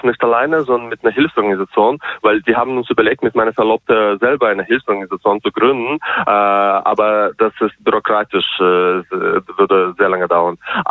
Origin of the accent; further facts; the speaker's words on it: Germany; weil ich komme ja selber aus Deutschland und ja, wenn es weiter so geht, dann gelte ich hier bald als Feind